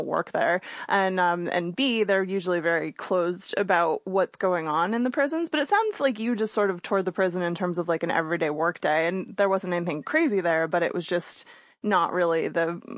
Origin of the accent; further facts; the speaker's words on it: Newtown, Connecticut, United States; especially since I grew up in Newtown